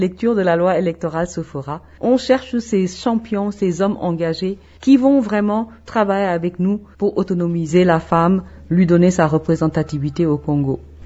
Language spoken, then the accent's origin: French; Senegal; Moi, je viens du Sénégal.